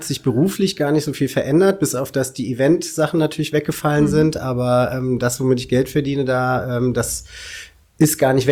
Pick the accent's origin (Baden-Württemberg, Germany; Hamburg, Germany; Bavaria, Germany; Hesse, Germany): Hesse, Germany; Kassel; born there; komme auch gebürtig aus Kassel